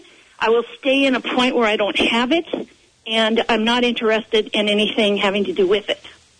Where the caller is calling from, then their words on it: Fall City, Washington, United States; I'm in Falls City right now.